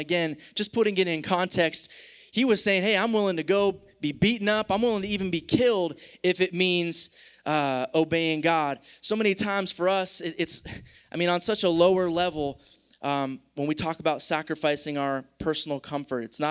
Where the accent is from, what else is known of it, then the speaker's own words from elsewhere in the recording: Florida, United States; I'm from Florida. I didn't have an ice scraper.